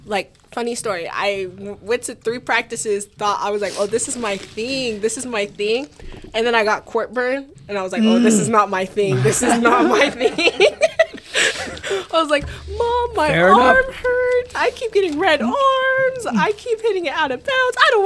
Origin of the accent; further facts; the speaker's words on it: Las Vegas, Nevada, United States; I think I just said I was from Vegas. My freshman year, I went to Legacy. And then my sophomore through senior year, I went to Desert Pines.